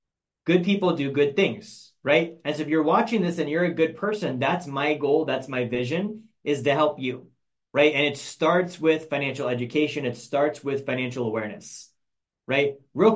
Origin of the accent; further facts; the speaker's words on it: Alaska, United States; I grew up in Alaska.